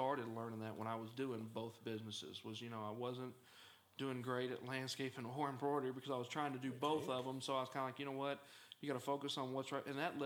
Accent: Kentucky, United States; Yeah, I, growing up in Oldham County, like everybody else, I started farming and working in the construction industry

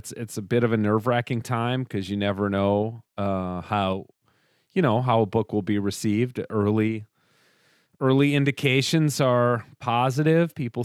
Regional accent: Edina, Minnesota, United States; At Wooden Hill Brewing Company in Edina, Minnesota, my hometown, 6 to 8 p.m.

